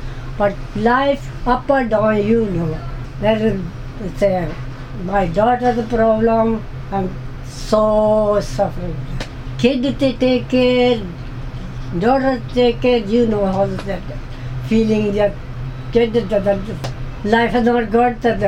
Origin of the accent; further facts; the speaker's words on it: India; English is a second language; moved away as an adult; also born or lived in England; I was came from India in 1964, 20 years old. And after that, England, I got married.